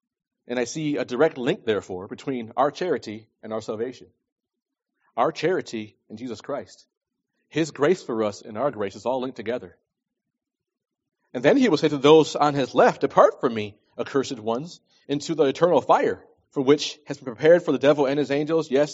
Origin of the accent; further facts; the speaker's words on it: New York, United States; I'm from New York, okay? Trust me. New York is full of scam artists, okay?